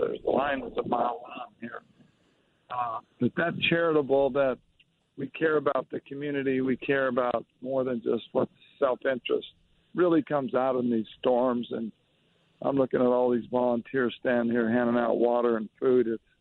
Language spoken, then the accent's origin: English; Arizona, United States; I grew up in Arizona, up in the mountains on a ranch